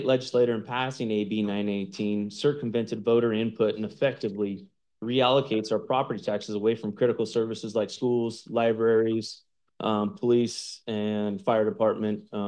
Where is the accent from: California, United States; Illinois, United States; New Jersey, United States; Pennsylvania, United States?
California, United States; Brawley; Imperial County resident all my life in the city of Brawley. And like Mr. Keelan, I was born in Pioneers as well as all my kids and everything else.